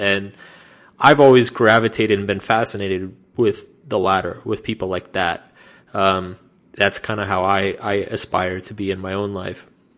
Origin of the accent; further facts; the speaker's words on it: United States; And so for me as an American, like that felt like a very intense exaggeration of a lot of the problems that happen in the US.